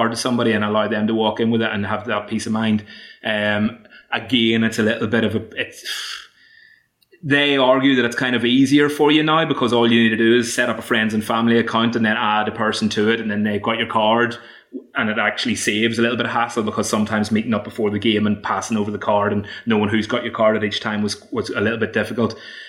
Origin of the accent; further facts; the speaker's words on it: Ireland; Like, as an Irishman, I have to go home at Christmas, so I often miss the Boxing Day fixtures and things like that.